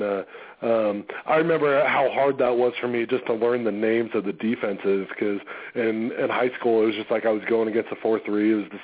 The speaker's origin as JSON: {"language": "English", "town": "Denver", "region": "Colorado", "country": "United States", "tie": "born or raised there", "said": "and then that it also happened to be my hometown. So the mixture of all that was what led me to Denver."}